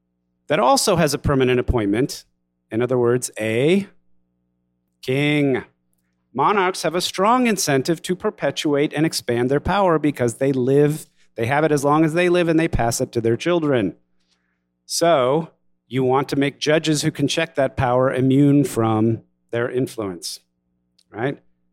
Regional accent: Texas, United States; Now, this may seem obvious to you here in Wisconsin, but I'm from Texas.

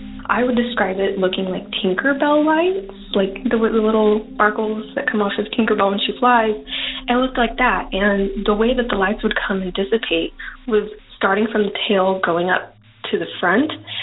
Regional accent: Yuma, Arizona, United States; I am from Yuma, Arizona, born and raised. I was living in Avondale at the time, Avondale, Arizona.

